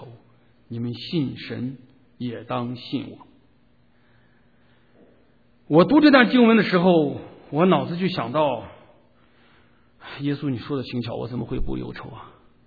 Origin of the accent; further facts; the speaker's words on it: China; 因为我们中国人几千年来误解了